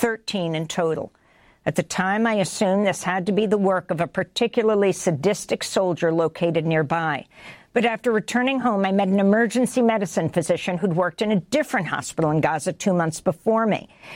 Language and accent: English; Flint, Michigan, United States; I volunteered in Ukraine and Haiti. I grew up in Flint, Michigan.